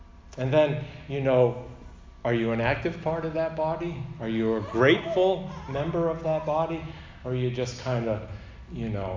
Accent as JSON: {"language": "English", "country": "United States", "said": "And just because I'm an American pastor, I cannot boast"}